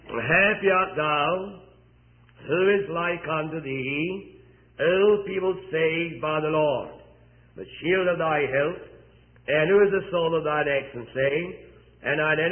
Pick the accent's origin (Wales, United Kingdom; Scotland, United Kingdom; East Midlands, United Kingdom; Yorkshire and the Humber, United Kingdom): Scotland, United Kingdom; I ought to try and, being a Scotsman, try and save my breath a bit more.